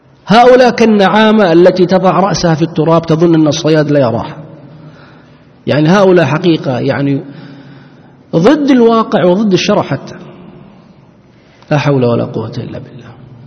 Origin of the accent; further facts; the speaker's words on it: Saudi Arabia; أحد الدعاة المشهورين عندنا في السعودية